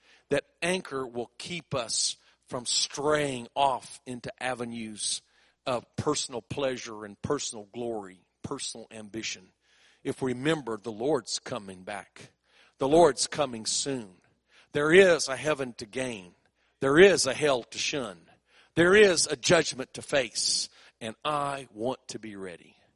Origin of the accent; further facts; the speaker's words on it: South Korea; moved away; I grew up in Korea where my parents were missionaries.